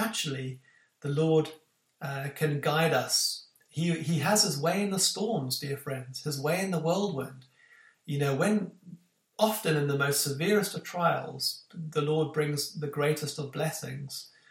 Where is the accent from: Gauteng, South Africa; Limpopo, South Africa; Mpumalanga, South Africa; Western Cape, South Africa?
Western Cape, South Africa; Fish Hoek; I was raised in South Africa, and when you often had bushfires. I used to live in a place called Fishhook, surrounded in a valley by mountains